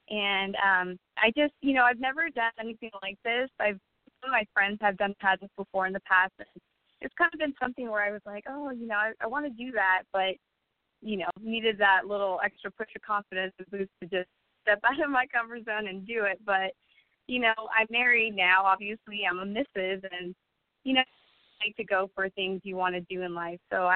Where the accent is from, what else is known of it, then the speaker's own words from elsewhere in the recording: West Coast, United States; I'm originally from the West Coast, but I've been enjoying the East Coast, so.